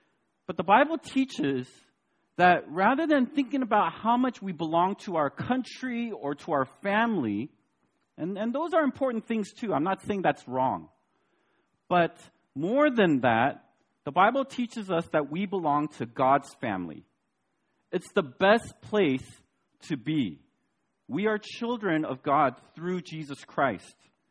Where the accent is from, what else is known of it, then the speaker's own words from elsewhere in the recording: United States; When I was growing up in America, someone would say something mean to me